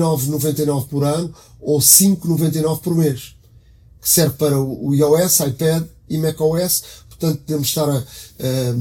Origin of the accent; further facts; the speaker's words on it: Portugal; todos nós vamos a qualquer parte do mundo e hoje dizemos que somos de Portugal